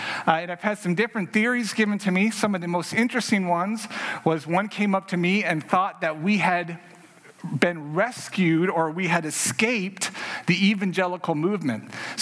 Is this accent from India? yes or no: no; Puerto Rico; I'm from Puerto Rico.